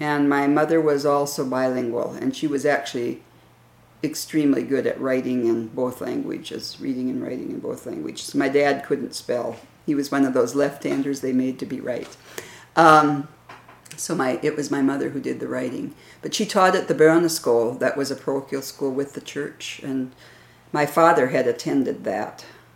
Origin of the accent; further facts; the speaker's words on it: Tyler, Minnesota, United States; I was born here in Tyler in 1942. And 2 years after I was born, my family moved right up here across the street from the church.